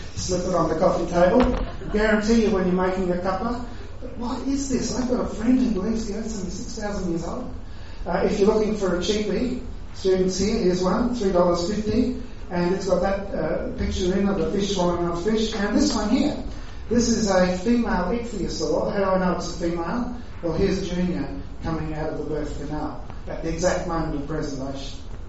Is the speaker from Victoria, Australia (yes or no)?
no; Queensland, Australia; See, as a Queenslander, I can tell you that I've never seen a local flood in Queensland that had nice, clean water flowing.